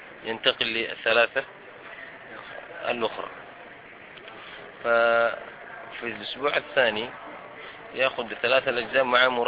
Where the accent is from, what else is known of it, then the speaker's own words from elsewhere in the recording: Mecca, Makkah Province, Saudi Arabia; born there; من مواليد مكة المكرمة 1980 للميلاد